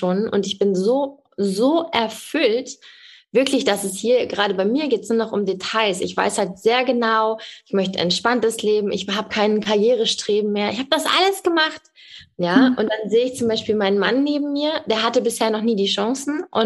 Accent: Germany; wir kommen, also aus Deutschland, wir kommen halt aus einem Land, wo sehr viel auch möglich ist, ja.

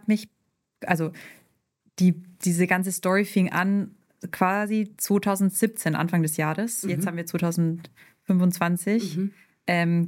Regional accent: Bavaria, Germany; ich bin in Bayern groß geworden.

